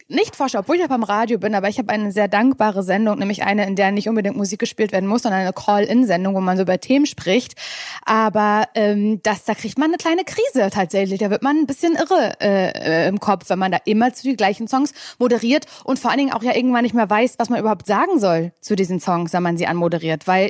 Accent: Mecklenburg-Vorpommern, Germany; Also ich komme ja aus Mecklenburg-Vorpommern. Also ich kannte das Herrengedeck als Herrengedeck aus MacPom mit Nähe zu Hamburg ja so ein bisschen.

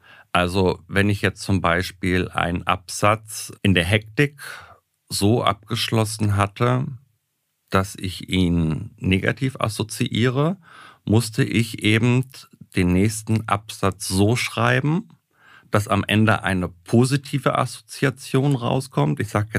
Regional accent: Göttingen, Lower Saxony, Germany; Ich komme aus Göttingen, da gibt es eine Universitätsklinik.

